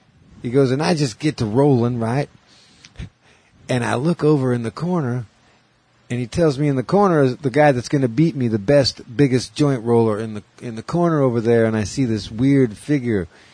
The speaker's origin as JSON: {"language": "English", "town": "Brooklyn", "region": "New York", "country": "United States", "tie": "born or raised there", "accent": "New York", "said": "in a total New York accent. I grew up in Brooklyn, right?"}